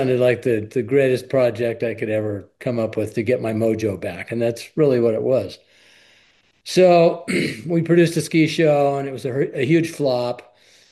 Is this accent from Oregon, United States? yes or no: yes; Portland, Oregon, United States; My hometown is Portland, Oregon.